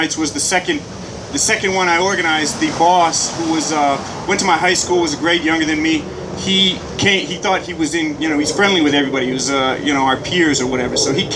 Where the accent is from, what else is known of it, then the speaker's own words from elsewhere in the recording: Grand Rapids, Michigan, United States; Like Doug said, I'm from Grand Rapids, Michigan. I've been in the Bay for about 2 years now.